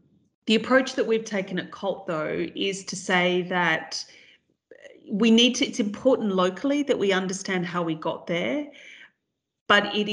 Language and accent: English; Australia; if I use my example of growing up in Australia